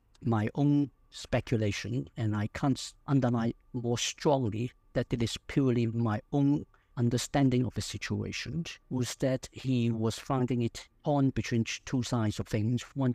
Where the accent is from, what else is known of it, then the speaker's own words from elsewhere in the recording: Hong Kong; born there; I was born in Hong Kong and I went to Oxford in 1981.